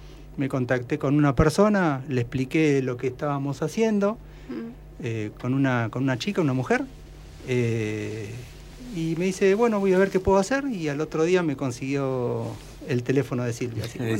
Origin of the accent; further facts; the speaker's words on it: Argentina; No nos podemos quedar como argentinos con una derrota.